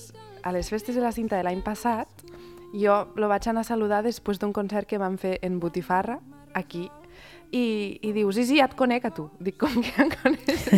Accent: Barcelona, Catalonia, Spain; born there; jo vinc d'aquí, encara que he nascut a Barcelona

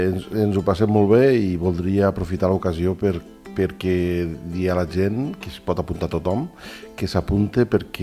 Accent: Catalonia, Spain; quan els ebrencs ens ho proposem, arribem moltes vegades a l'excel·lència.

